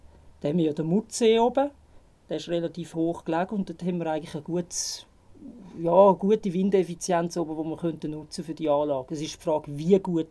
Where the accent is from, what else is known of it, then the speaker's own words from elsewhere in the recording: Switzerland; Ist bei uns in der Schweiz ein Thema.